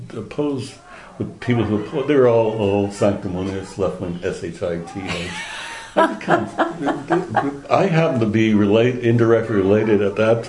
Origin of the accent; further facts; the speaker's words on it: Toronto, Ontario, Canada; I have no memory when I was a child growing up on Major the University, but now living here, it's very a tremendous influence.